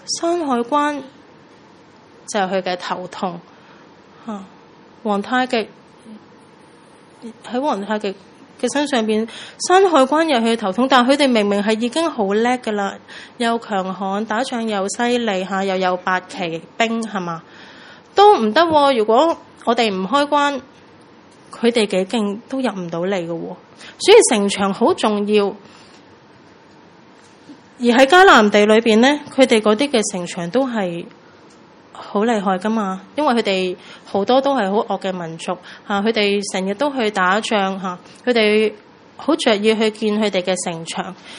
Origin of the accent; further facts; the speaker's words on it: China; 我们都应该知道的，我们中国人